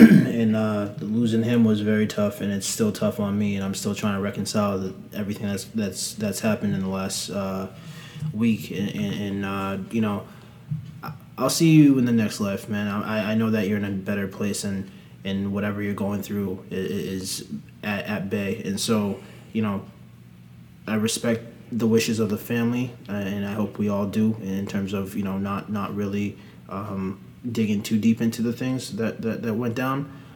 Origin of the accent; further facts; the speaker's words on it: United States; Yeah, historical culture. I'm first generation here. My mother was born. My mother and father were born